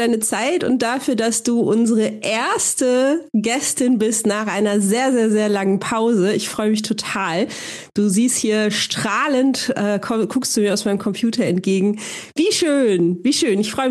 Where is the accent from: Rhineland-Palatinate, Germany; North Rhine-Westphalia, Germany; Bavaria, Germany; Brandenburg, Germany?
North Rhine-Westphalia, Germany; Zunächst mal bin ich umgezogen, von Hamburg zurück in den Ruhrpott, wo ich aufgewachsen bin.